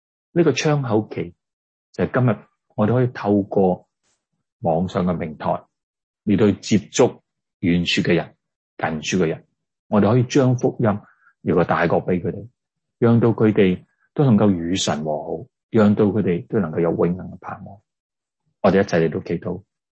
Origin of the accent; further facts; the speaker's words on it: China; now in North America; 这个事情我们中国人可能还好一点，在西方人的教会里面，年轻人越来越少来到回教会